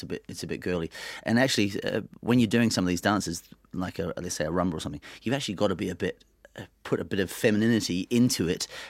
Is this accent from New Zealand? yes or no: yes; New Zealand; I'm from New Zealand, so rugby was the thing.